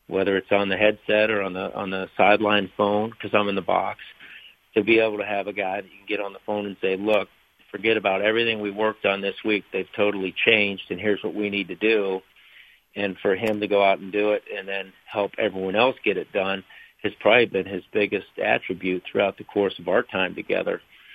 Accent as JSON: {"language": "English", "town": "Cleveland", "region": "Ohio", "country": "United States", "said": "I'm from Cleveland, and I've always been a Cleveland Browns fan."}